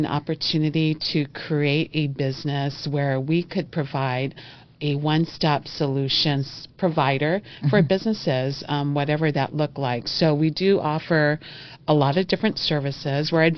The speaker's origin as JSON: {"language": "English", "region": "Hawaii", "country": "United States", "tie": "born or raised there", "lives_now": "Las Vegas, United States", "said": "Well, I'm an island girl, as I like to refer myself to. I'm originally from Hawaii."}